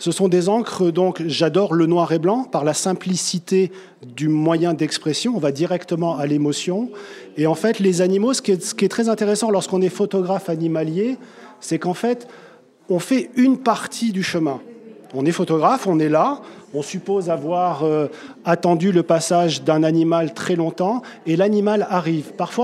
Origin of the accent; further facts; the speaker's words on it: Châtillon-Coligny, Centre-Val de Loire, France; Moi, je suis de Châtillon-Coligny.